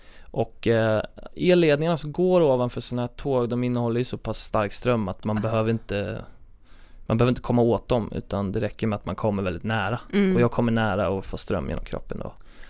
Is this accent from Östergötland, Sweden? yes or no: yes; Östergötland, Sweden; accent: östgötska; Men det är många som tycker just östgötska som jag har är ju...